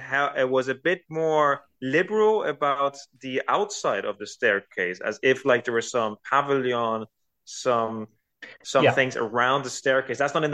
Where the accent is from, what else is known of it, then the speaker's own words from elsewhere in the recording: Spain; I grew up in Spain